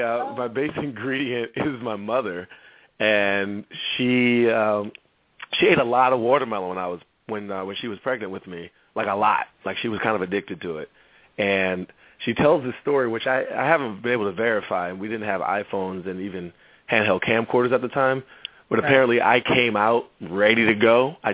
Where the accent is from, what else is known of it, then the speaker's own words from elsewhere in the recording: Washington, District of Columbia, United States; Yeah, D.C., you know, growing up in Columbia Heights in the 80s.